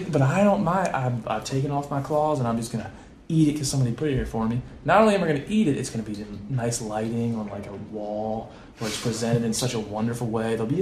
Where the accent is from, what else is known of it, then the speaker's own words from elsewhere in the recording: Maryland, United States; He's from Hawaii. I'm from Maryland.